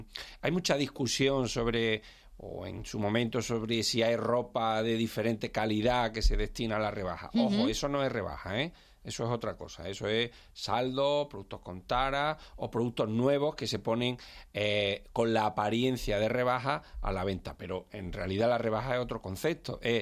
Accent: Andalusia, Spain; accent: Andalusian; now in Madrid, Spain

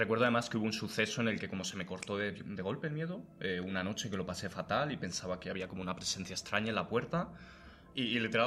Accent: Madrid, Community of Madrid, Spain; Sí, soy madrileño.

